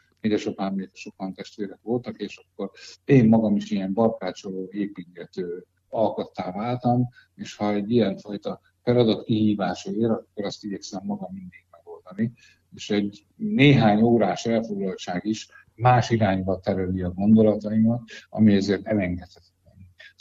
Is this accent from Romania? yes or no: no; Gyula, Békés, Hungary; Egyébként gyulai vagyok.